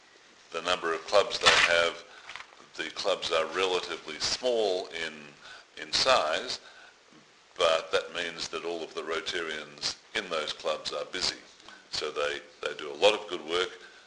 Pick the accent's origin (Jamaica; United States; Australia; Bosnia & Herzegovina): Australia; I didn't say in my earlier comments that I am Australian, so it's a pleasure to speak to SBS Radio Serbia Australia.